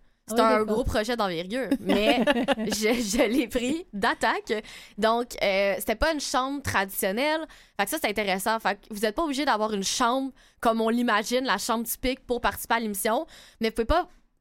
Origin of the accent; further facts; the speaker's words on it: Laval, Quebec, Canada; de Laval.